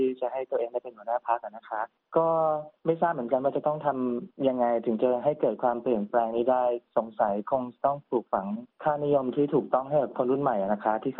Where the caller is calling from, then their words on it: Sydney, New South Wales, Australia; บ้านอยู่ซิดนีย์ค่ะ